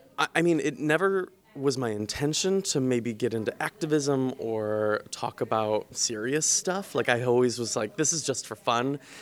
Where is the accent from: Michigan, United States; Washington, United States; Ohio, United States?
Michigan, United States; Okemos; I'm from Okemos, so I grew up on Hagedorn. Then I moved right down the road to East Wilson Hall.